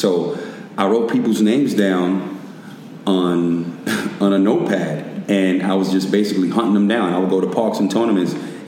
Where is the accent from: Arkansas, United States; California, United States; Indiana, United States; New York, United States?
New York, United States; You know, growing up in New York, as we all have, in the street ball circuit, you know, we tend to exaggerate certain things, overexpress certain things.